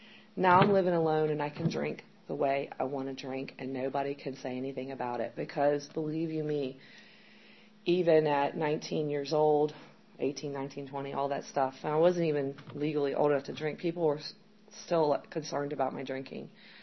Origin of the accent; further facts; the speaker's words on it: Chesapeake, Virginia, United States; I grew up in Chesapeake, in what's now called the Hickory part of Chesapeake. It's like Great Bridge area. So it's about 8 miles from the border of North Carolina.